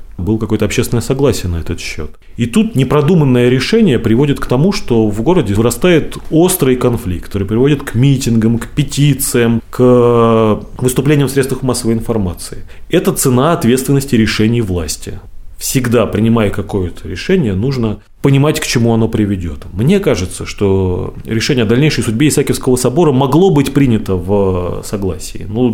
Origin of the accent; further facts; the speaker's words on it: Saint Petersburg, Russia; А мы, петербуржцы, хозяева города.